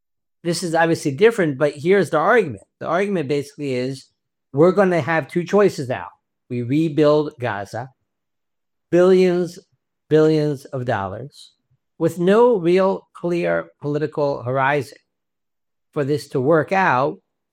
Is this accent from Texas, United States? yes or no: yes; Houston, Texas, United States; Like, I grew up in Houston, Texas, a lot of floods.